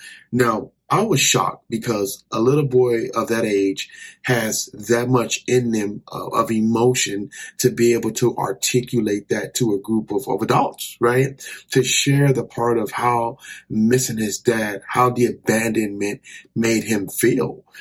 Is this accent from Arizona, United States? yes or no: yes; Arizona, United States; And I'm a native from Arizona. And so I've went through the hard summers